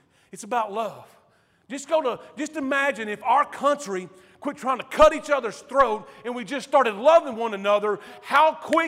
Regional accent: Alto, United States; I'm from Alto.

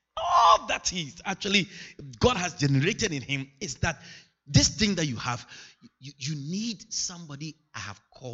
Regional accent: Ghana; born there; moved away; As a Ghanaian born in Ghana, migrated to Europe, your whole vision is to build a house in Ghana.

